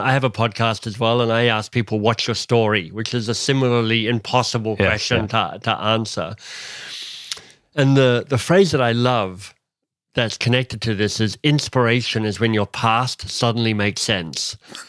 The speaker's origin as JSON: {"language": "English", "country": "Australia", "tie": "born there", "said": "But the first thing to know about me is I was born in Australia, but I was born to a British father."}